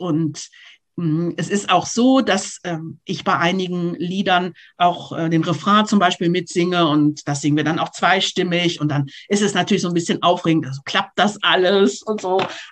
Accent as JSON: {"language": "German", "town": "Isernhagen", "region": "Lower Saxony", "country": "Germany", "said": "also hier Gemeinde Isernhagen, wo ich herkomme, wo ich lebe"}